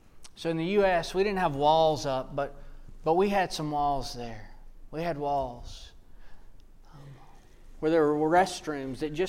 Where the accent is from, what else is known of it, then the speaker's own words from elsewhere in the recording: Texas, United States; I grew up in Southeast Texas, kind of the armpit of the state, and God delivered me to Central Texas when I was about 27 years old.